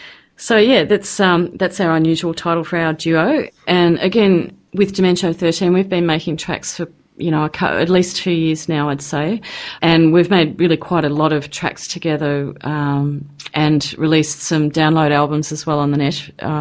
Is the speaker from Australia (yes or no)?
yes; New South Wales, Australia; born there; I'm not a Welsh woman, although I was born in New South Wales in Australia.